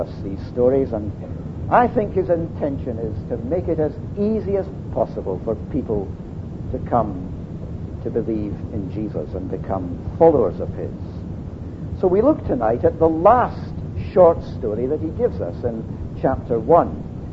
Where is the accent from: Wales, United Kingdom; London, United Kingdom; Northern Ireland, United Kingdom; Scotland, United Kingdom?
Scotland, United Kingdom; Dundee; in the church that I was brought up in Dundee as a youngster